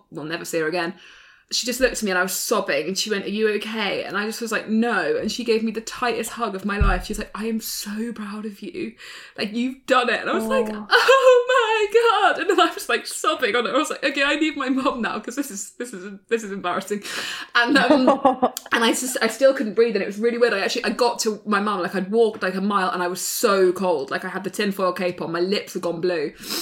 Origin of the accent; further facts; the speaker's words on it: London, United Kingdom; I'm a Londoner. Like, you know, I've always been London.